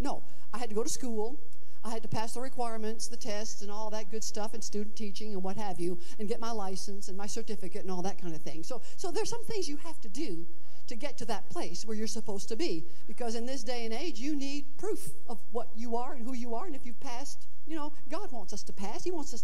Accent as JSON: {"language": "English", "region": "Quebec", "country": "Canada", "tie": "born or raised there", "said": "I'm from Canada. I mean, French Canada. My hometown was 99% French and Catholic."}